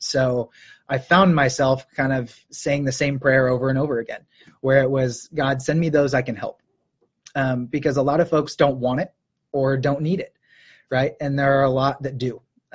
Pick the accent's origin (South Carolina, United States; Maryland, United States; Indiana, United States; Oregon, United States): Oregon, United States; Yeah, grew up in Oregon, a little smaller town than where I am now.